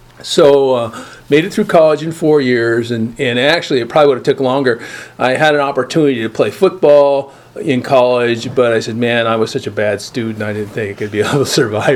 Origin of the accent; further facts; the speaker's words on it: Fort Bragg, California, United States; And then from Tracy, I transferred to my hometown, the North Coast of Mendocino, Fort Bragg.